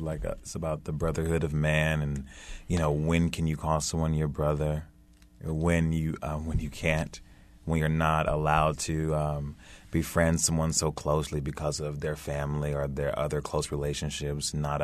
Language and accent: English; Los Angeles, California, United States; Yeah, I'm from L.A., though.